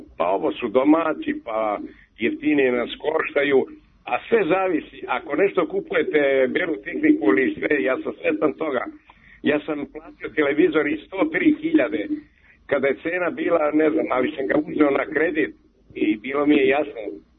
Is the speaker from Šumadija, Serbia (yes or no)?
yes; Batočina, Šumadija, Serbia; ja sam inače radi iz Batočine